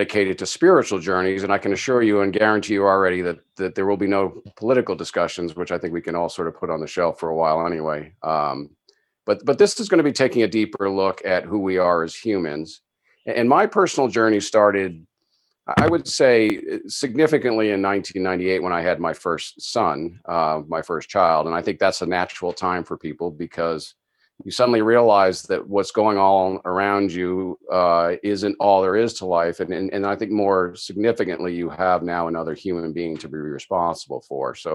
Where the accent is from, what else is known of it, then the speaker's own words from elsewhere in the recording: Boston, Massachusetts, United States; also born or lived in Washington, D.C.; I was born and brought up in the Boston area. I'm a New Englander. My family goes back several hundred years. My Irish family, a little less.